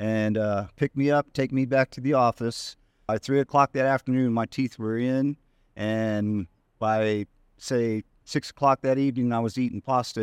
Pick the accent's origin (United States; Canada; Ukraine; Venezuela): United States; Texas; Well, I thought about Mexico. I'm from Texas, and I thought about Mexico because I knew about Mexico dental work.